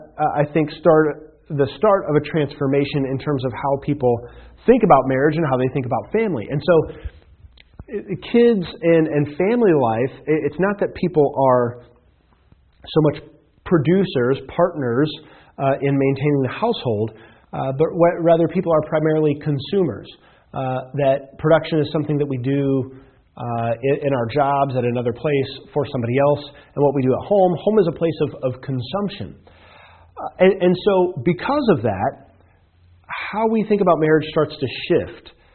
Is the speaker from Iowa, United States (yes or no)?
yes; Iowa, United States; I saw this most evidently in farm communities growing up in Iowa